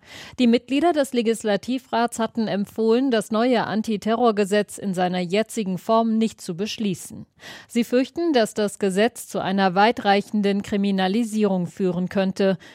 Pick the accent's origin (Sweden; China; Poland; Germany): Sweden; als Schwede bin ich sehr entt